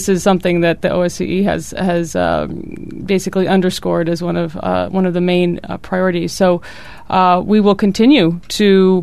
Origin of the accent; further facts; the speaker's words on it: United States; I come from the United States